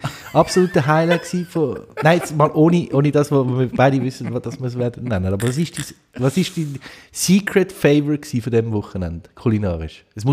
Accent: Zurich, Switzerland; Wo man als Zürcher auch gut versteht.

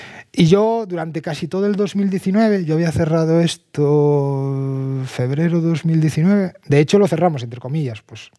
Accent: Galicia, Spain; Y claro, yo soy de Galicia

